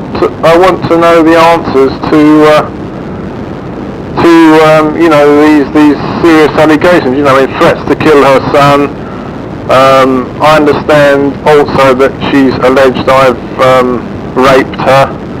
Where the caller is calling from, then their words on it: England, United Kingdom; I'm phoning from England